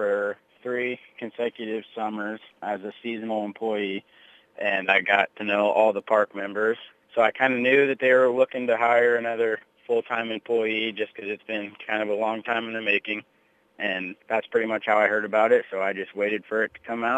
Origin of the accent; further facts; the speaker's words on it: Wellman, Iowa, United States; I'm from Wellman, Iowa. I went to Mid Prairie High School.